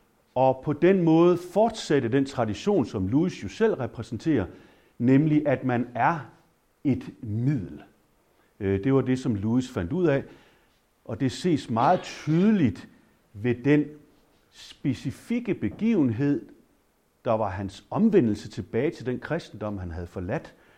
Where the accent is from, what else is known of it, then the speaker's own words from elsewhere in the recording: Aarhus, Central Denmark Region, Denmark; now in Thurø, Denmark; kommer oprindeligt fra Aarhus, hvor jeg også er kandidat fra i sin tid i 99. Født og opvokset i Aarhus. Mine forældre er begge fra Sydfyn